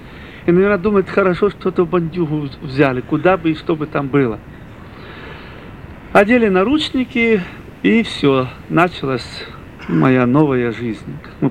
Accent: Ukraine; Откуда ты? Я говорю, с Украины.

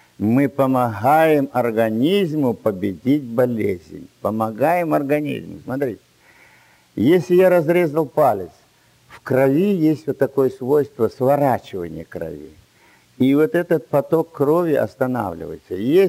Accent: Dushanbe, Tajikistan; Я из Душанбе, это столица Таджикистана.

